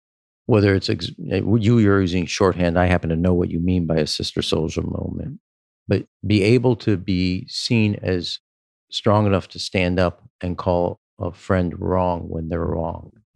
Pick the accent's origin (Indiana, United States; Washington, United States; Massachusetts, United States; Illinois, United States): Illinois, United States; Chicago; I may be biased because I'm from Chicago